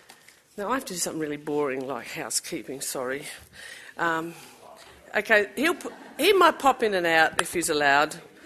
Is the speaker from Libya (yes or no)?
no; Victoria, Australia; I'm also of Aboriginal and Irish descent. I always say this is not on my business card. Of Aboriginal and Irish descent, I was born and raised in Gippsland, in the Kulin Nation, but have really stronger connections probably with Goombunga country, clan connections there, and with Wiradjuri.